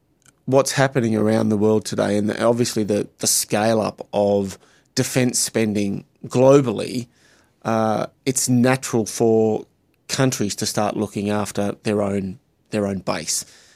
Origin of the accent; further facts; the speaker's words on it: Australia; now in Canada; now that I'm Canadian as well as Australian